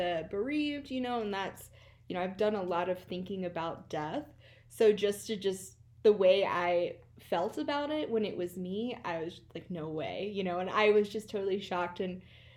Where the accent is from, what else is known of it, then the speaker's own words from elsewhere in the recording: Virginia, United States; growing up, you know, in, you know, I'm from Virginia, so, I mean, we never really discussed it